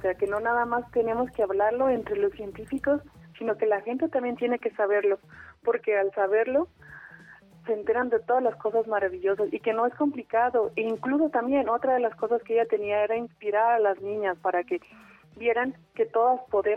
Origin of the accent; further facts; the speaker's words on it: Jiquilpan, Michoacán, Mexico; also born or lived in Morelia; yo vivo en un pueblo, soy de Jiquilpan, Michoacán, y de ahí me tuve que ir a estudiar a Morelia.